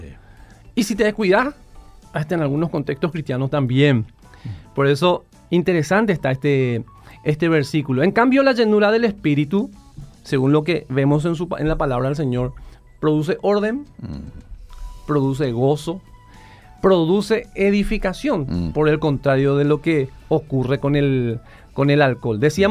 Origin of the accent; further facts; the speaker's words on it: Villeta, Cundinamarca, Colombia; Yo vengo de Villeta, me crié en Villeta y me tocaba viajar mucho.